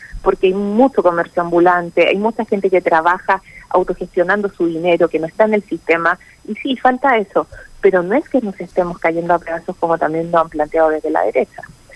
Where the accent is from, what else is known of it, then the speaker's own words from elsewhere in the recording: Chile; yo lo veo, los conciertos que hay aquí en mi país